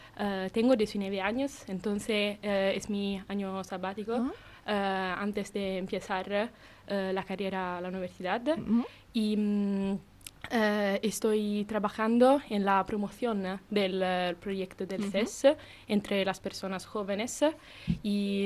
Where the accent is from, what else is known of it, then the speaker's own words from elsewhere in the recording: Florence, Tuscany, Italy; Spanish is a second language; Yo soy de Florencia y descubrí este proyecto este verano